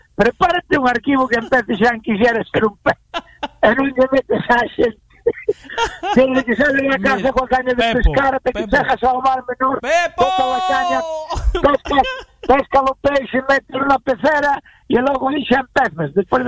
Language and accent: Galician; Galicia, Spain; Eu son de Santiago para arriba, ti eres de Santiago para baixo.